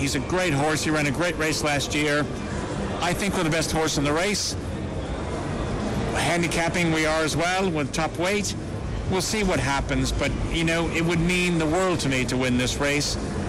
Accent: United States; now in England; I know I'm American. I live in England.

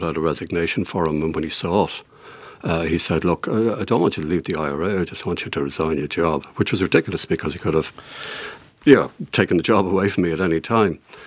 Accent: Ireland; I was from the South.

